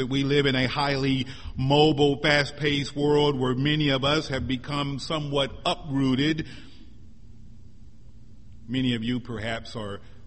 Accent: Springfield, Missouri, United States; also born or lived in Atlanta, United States; now in Philadelphia, United States; But I'm originally from Missouri, Springfield. My mother is still there. Most of my siblings are still there. The little gray and white house on Texas Street where I grew up is still there.

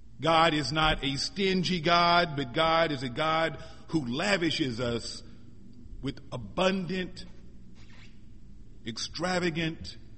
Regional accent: Missouri, United States; I remember experiencing that abundance as a teenager growing up in Missouri.

